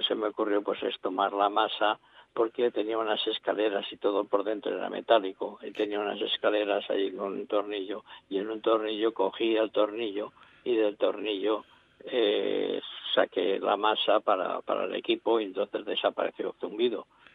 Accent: Valencia, Valencian Community, Spain; Yo soy valenciano, o sea, yo pertenezco a la parte del Grao de Valencia. Sí. Y mi familia era del Grao.

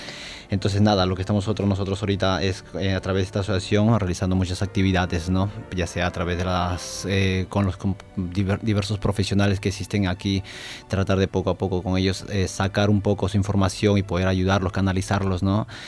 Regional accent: Peru; Yo soy de nacionalidad peruana.

